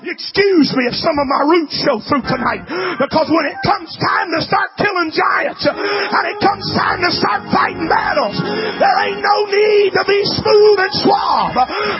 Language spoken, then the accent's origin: English; Alabama, United States; I'm from Alabama. I just can't help it.